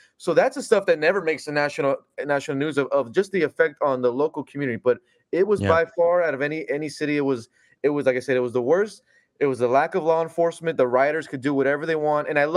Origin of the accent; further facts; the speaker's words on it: California, United States; I'm from California.